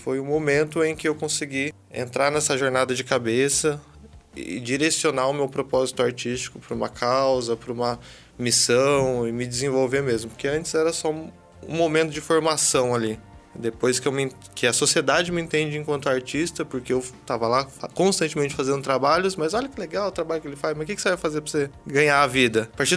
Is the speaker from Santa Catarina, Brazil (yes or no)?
no; Salesópolis, São Paulo, Brazil; Eu sou do estado de São Paulo. Já visitei, assim, o trânsito entre a capital e tal, mas nasci em Salesópolis, que é uma cidadezinha pequenininha, onde nasce o Rio Tietê, um dos rios mais importantes do estado.